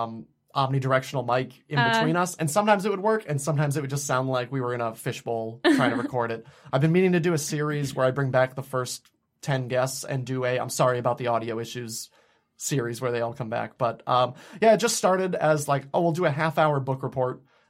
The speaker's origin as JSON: {"language": "English", "region": "New Hampshire", "country": "United States", "tie": "born or raised there", "said": "growing up in New Hampshire like I did, where it was, you know, my family was Episcopalian"}